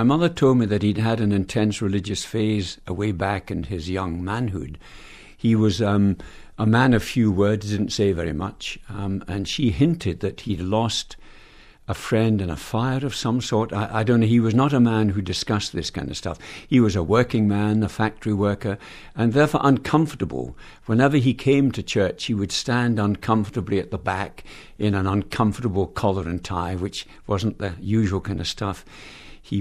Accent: Alexandria, Scotland, United Kingdom; I come from Alexandria outside Glasgow, 20 miles north of Glasgow, on the banks of the River Leven.

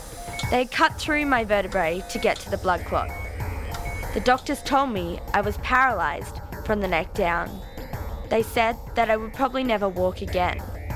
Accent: Alice Springs, Northern Territory, Australia; I was born in Alice Springs. I have lived here all my life.

